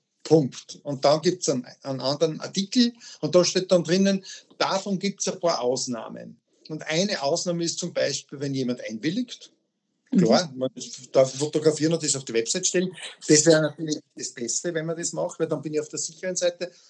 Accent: Austria; also bei uns in Österreich gibt es 3 wichtige Bestimmungen für die Schule.

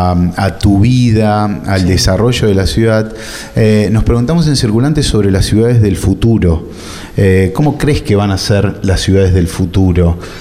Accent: Gálvez, Santa Fe, Argentina; now in Rosario, Argentina; yo nací en Gálvez y sin duda la escalera de mi primer piso de Gálvez es una. Viví en calle Dorrego en Gálvez y calle Dorrego acá en Rosario

